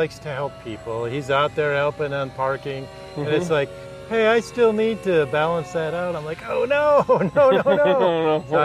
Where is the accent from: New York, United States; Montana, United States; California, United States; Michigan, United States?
Michigan, United States; Livonia; born there; I was born in Livonia, actually.